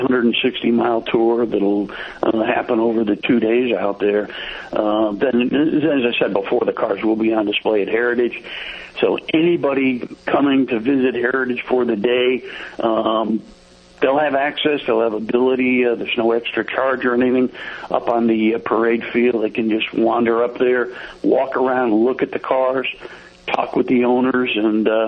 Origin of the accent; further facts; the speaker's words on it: Northeast, United States; moved away as an adult; We're from the Northeast and just wanted to get over this way.